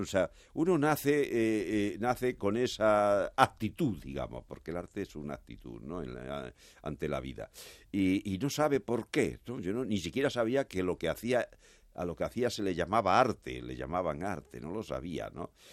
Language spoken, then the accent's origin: Spanish; Monesterio, Extremadura, Spain; Yo soy de Monesterio, último pueblo ya al sur de Badajoz, que se mete como una cuña en Andalucía, ¿no? Córdoba queda a la izquierda, Sevilla al frente, Huelva a la derecha. Está muy cerca de la Sierra de Araceta, ¿no?